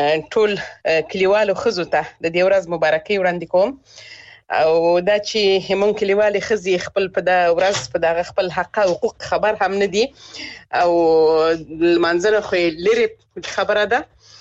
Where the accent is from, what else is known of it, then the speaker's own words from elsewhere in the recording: Helmand, Afghanistan; لکه څنګه چې زه خپل د هلمند ولایت څخه يم